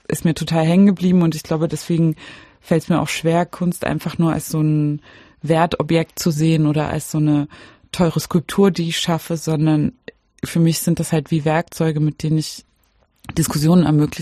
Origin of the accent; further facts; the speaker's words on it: Germany; born there; Und dann sage ich, ja, aber ich wurde ja in der DDR geboren, das ist halt so.